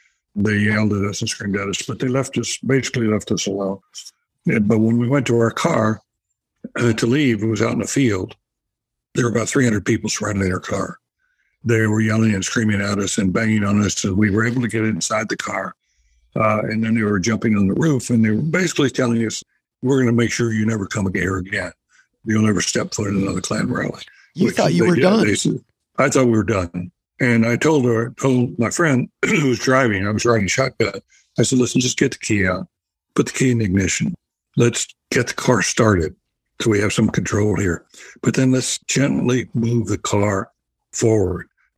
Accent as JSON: {"language": "English", "region": "North Carolina", "country": "United States", "tie": "born or raised there", "said": "But anyway, growing up in the South, when I learned I wasn't going to be a pitcher anymore, and I got into journalism."}